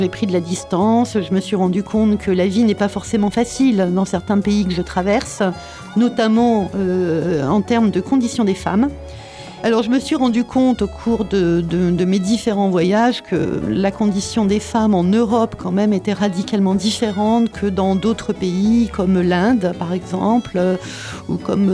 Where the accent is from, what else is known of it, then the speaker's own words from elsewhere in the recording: Paris, Île-de-France, France; born there; now in Montpellier, France; je suis née à Paris et j'habite à Montpellier depuis 30 ans. Ça fait 30 ans que j'ai décidé de quitter la capitale pour venir m'installer dans le sud.